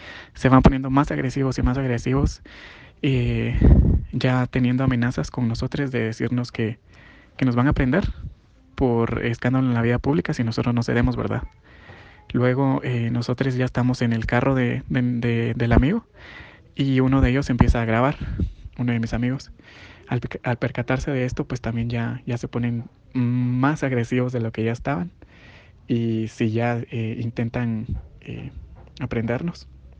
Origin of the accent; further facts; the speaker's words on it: Huehuetenango, Guatemala; tengo 27 años y soy queer de Huehuetenango. Soy parte de la región noroccidente